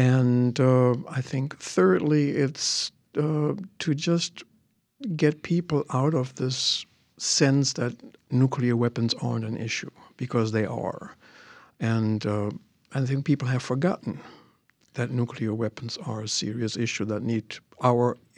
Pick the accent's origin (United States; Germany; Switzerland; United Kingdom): Germany; moved away as an adult; I grew up in Germany and lived there until about, 24, 25